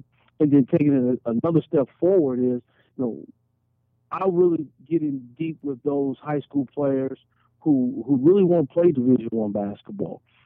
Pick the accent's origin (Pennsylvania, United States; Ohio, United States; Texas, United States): Ohio, United States; Columbus; You know, coming up in Columbus, of course, you know, all city, all state, being all American